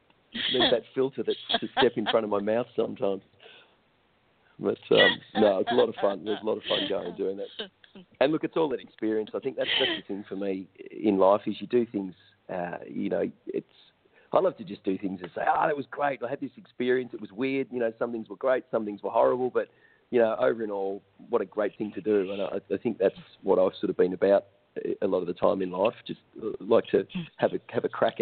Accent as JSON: {"language": "English", "country": "Australia", "said": "I think sometimes, as an Australian, we tend to be a little bit more laid back"}